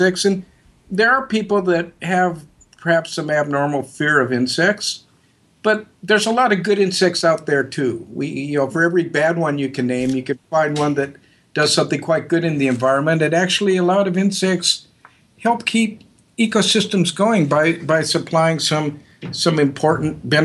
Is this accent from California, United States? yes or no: yes; California, United States; I'm from California, born and raised.